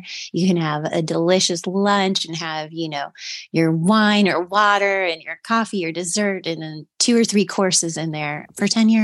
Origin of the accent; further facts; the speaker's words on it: Indiana, United States; You know, we're from Indiana.